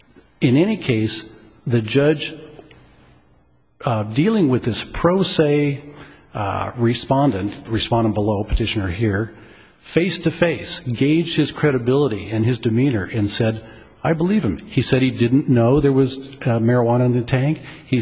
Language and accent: English; Colorado, United States; written by Justice Byron Huizer White from my home state of Colorado.